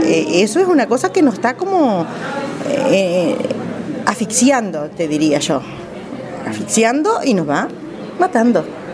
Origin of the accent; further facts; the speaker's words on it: Florida, Uruguay; Ahí es Puntas de Maciel, Goñi, Puntas del Talas, el paraje.